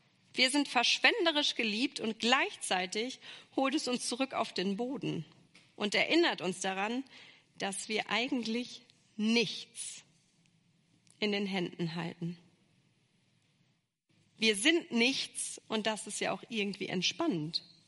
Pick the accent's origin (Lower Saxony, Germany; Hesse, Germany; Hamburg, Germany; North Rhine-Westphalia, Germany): North Rhine-Westphalia, Germany; Hille; Ich war letzte Woche auf der Beerdigung meines Nachbarn in meinem Heimatort in Hille.